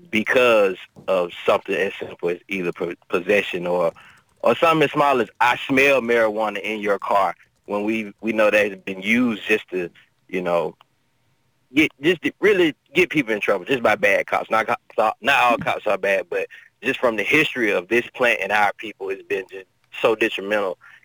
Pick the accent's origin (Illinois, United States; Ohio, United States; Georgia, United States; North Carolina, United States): Georgia, United States; Atlanta; I'm a black person that lived in Jacksonville. I'm from Atlanta. I have family in Jacksonville here visiting.